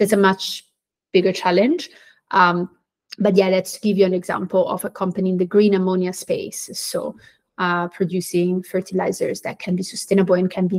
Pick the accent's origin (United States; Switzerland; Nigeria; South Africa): Switzerland; I grew up in Switzerland. I'm Swiss Brazilian